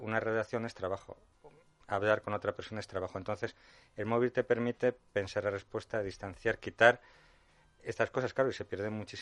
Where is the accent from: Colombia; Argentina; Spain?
Spain; Bilbao, Basque Country; Siempre comento que soy de Bilbao